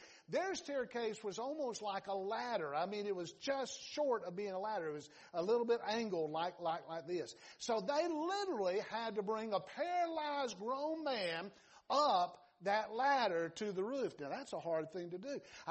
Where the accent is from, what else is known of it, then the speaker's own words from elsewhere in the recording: Georgia, United States; accent: Southern; also born or lived in Alabama; Now, I have two languages. One is English and one is Southern. I was born in Alabama and raised in Georgia.